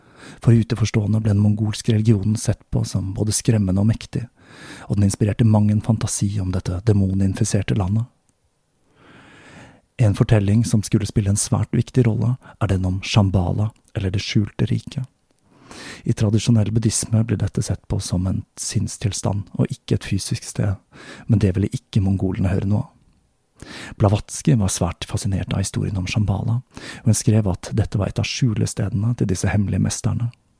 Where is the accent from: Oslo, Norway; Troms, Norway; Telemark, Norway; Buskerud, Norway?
Oslo, Norway; planlegger jeg å flytte på meg, denne gangen tilbake til min hjemby Oslo.